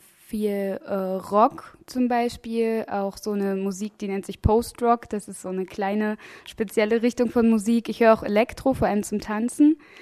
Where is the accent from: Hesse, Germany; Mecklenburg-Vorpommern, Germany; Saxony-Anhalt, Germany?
Saxony-Anhalt, Germany; Halle; Ich komme ursprünglich aus Halle und da wurde ich eigentlich schon früh als kleines Kind mit in die Konzerte genommen.